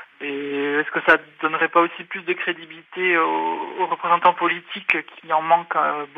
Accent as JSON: {"language": "French", "country": "France", "lives_now": "Switzerland", "said": "Je suis français"}